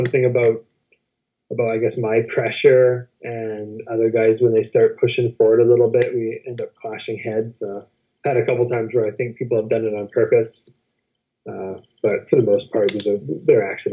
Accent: Canada; You're in the States as a Canadian

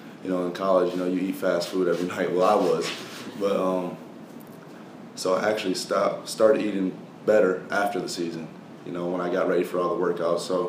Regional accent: Michigan, United States; Like, I grew up in Michigan, I was a fan of Rip Hamilton

